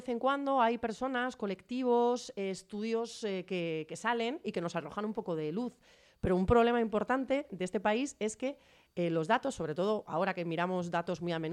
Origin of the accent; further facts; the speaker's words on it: Parla, Community of Madrid, Spain; vengo de Parla, que es un foco, el sur de Madrid, de lo que fue el ladrillazo en su momento